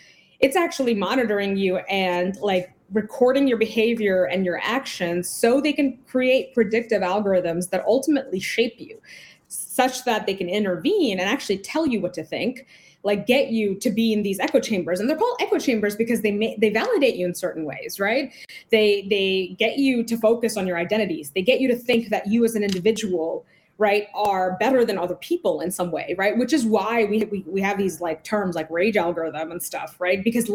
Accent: India; born there; I was born in the global South. So I was born in India, but the communities I come from are two very different communities. My dad is Afro-Indian Hindu and my mom's like a South Asian minority Muslim.

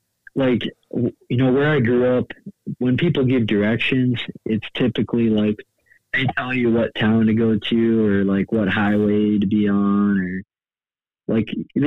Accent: Massachusetts, United States; Yeah, I grew up in South Central Massachusetts, so there wasn't really that much public land.

